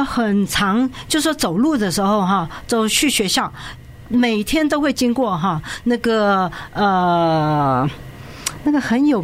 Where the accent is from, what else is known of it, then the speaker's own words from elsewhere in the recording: China; 就说我们中国人呢哈，讲的哈前世